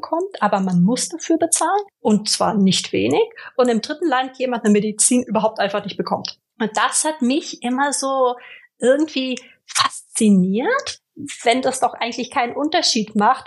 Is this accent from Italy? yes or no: yes; Italy; moved away as an adult; ich bin in Italien groß geworden, konnte dann aber einen Teil meines Studiums in Deutschland machen und in den USA